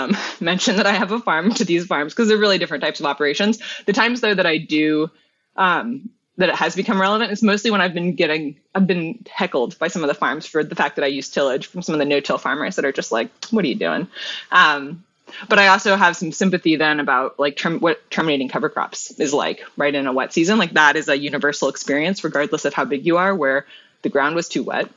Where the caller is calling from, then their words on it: Vashon Island, Washington, United States; So we are outside of Seattle, Washington, on an island called Vashon Island.